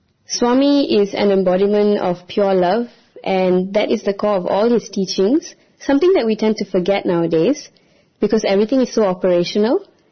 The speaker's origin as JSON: {"language": "English", "country": "Malaysia", "said": "I'm from Malaysia."}